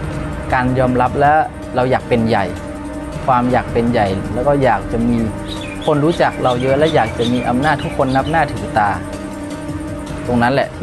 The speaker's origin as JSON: {"language": "Thai", "region": "Lamphun", "country": "Thailand", "tie": "born or raised there", "said": "เราทำให้เราดำรงชีวิตอยู่ในจังหวัดลำพูนบ้านเกิดเราเนี่ยมีอย่างมีความสุข"}